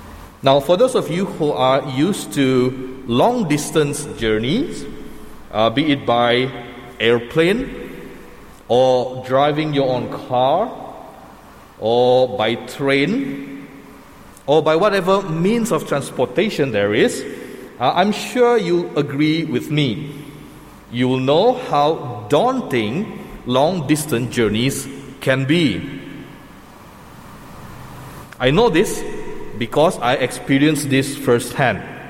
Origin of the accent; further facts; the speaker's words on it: Kuching, Sarawak, Malaysia; I am originally from Kuching. I grew up in Kuching.